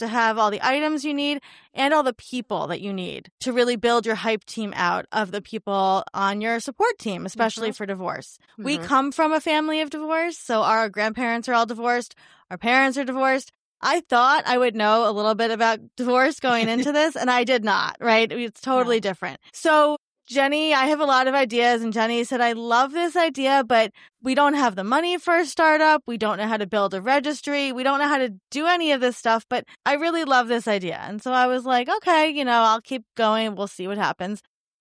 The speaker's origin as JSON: {"language": "English", "region": "New York", "country": "United States", "said": "So I am from New York."}